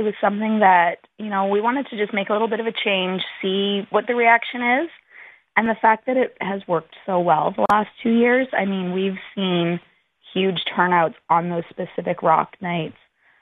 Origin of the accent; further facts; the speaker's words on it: Alberta, Canada; I grew up in Alberta